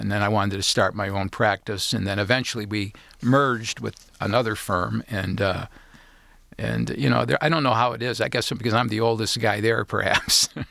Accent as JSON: {"language": "English", "town": "Dearborn Heights", "region": "Michigan", "country": "United States", "tie": "born or raised there", "said": "Grew up in Dearborn Heights. I have two brothers that are twins, 2 years younger than me. My dad worked in a factory, Ford Motor Company, the parts depot in Livonia."}